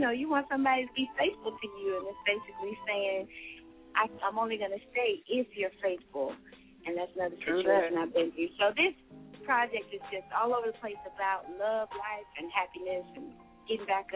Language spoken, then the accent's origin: English; Fort Myers, Florida, United States; from Fort Myers, Florida.